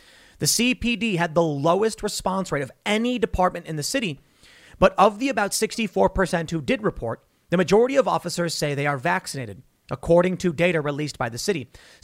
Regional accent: Chicago, Illinois, United States; I'm from Chicago.

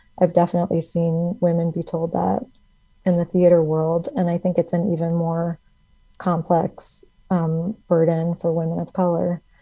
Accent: Midwest, United States; I think just also feeling like I was giving off a lack of friendliness hurt my feelings, since I'm from the Midwest.

